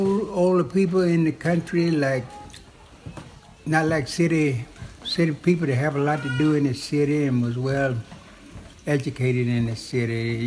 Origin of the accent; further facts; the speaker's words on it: Alabama, United States; Alabama, in the country.